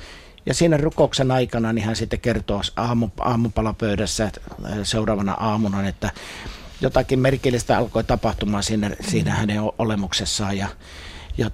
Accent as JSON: {"language": "Finnish", "town": "Turku", "region": "Southwest Finland", "country": "Finland", "tie": "born or raised there", "also_born_or_lived": "Sweden", "said": "mä olin Etelä-Ruotsissa Purosissa, kun asuttiin siellä 60-luvun alkupuolella, muutettiin perheenä sinne Turusta. Turku on mulle erittäin rakas ja ihana kaupunki."}